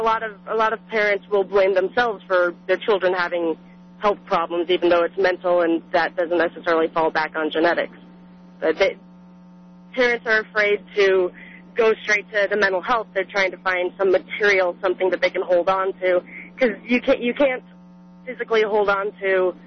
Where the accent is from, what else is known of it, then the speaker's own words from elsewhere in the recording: Littleton, Colorado, United States; now in Broomfield, United States; I grew up in Littleton. I know the mentality. I live in Broomfield. I've lived in Broomfield for the past year and a half